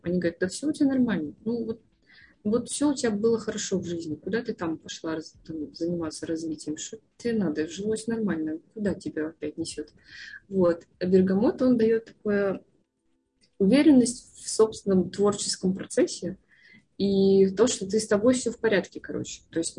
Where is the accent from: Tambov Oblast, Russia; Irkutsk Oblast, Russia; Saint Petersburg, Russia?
Saint Petersburg, Russia; всю жизнь жили в мегаполисе, как я, например, да, родилась в Питере, и вообще там за городом редко бываю.